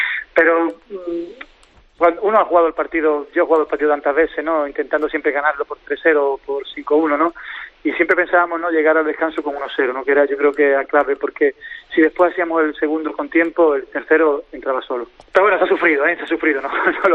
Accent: Spain; yo soy español

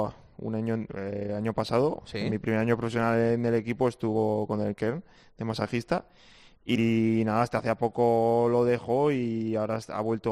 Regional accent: Jaca, Aragon, Spain; also born or lived in Zaragoza; nací en Zaragoza, pero he vivido siempre toda mi vida en Jaca. Y mi madre es de Zaragoza y luego mi padre es de un pueblo de Burgos.

